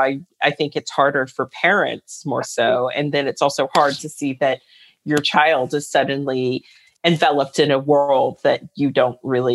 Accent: Virginia, United States; I grew up in Northern Virginia.

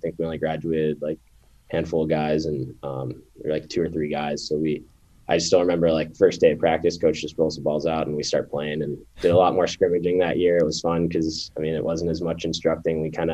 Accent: Pittsburgh, Pennsylvania, United States; growing up in Pittsburgh, it was awesome to get to play here and have everyone see me, but I was just kind of at a point in my life where I never really got away, and I never really, like, got to get outside of Pittsburgh

